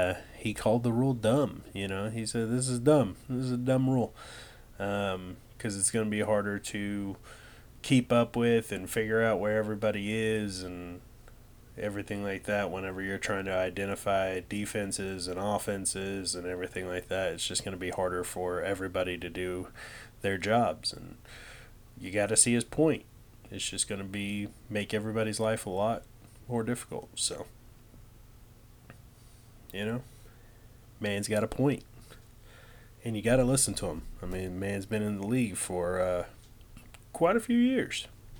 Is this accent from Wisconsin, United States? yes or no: no; Denver, Colorado, United States; born there; I was born in Denver that's where I was born.